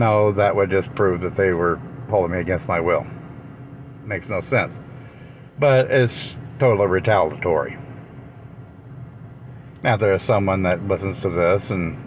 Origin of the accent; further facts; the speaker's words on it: Texas, United States; a majority of my life was growing up in Texas. You know, I lived in Texas.